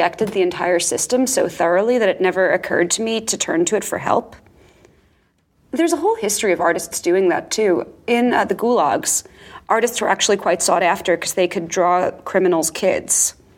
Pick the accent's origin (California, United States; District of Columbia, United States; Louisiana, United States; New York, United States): New York, United States; Far Rockaway; also born or lived in Long Island; I grew up in Far Rockaway and then later in Long Island. When I was living in Long Island, it was just, you know, boring suburb.